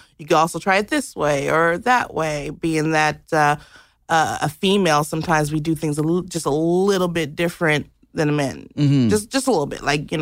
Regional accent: Los Angeles, California, United States; I'm from Los Angeles.

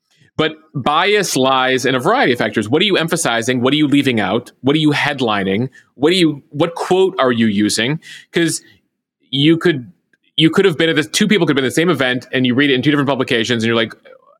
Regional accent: Illinois, United States; I grew up in America. I bring an American perspective, right?

